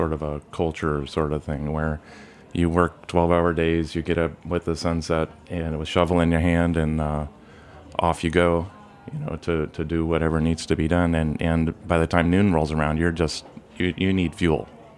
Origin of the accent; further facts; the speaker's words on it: Nebraska, United States; I grew up in Nebraska also, so I did what most young boys and girls do in Nebraska is go to University of Nebraska.